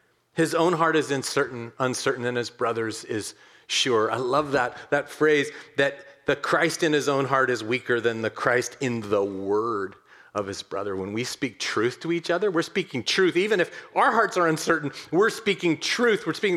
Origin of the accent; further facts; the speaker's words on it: Oakland, California, United States; I was born and bred in Oakland.